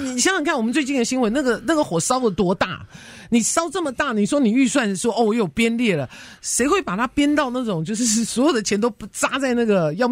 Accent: California, United States; 我们加州人或者加州的这个团体，

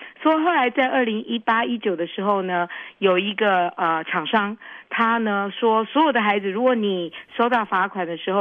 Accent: Taiwan; moved away as an adult; now in United States; 我是台湾长大然后来美国念研究所

